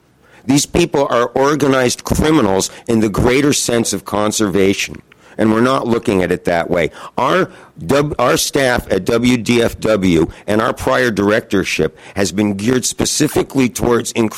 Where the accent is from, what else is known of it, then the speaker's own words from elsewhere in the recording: Elma, Washington, United States; I'm from Alma, Washington.